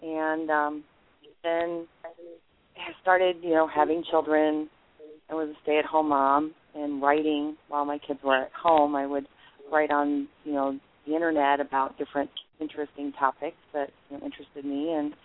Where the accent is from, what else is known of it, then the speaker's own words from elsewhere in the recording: Ohio, United States; I'm originally from Ohio. I'm not from Michigan.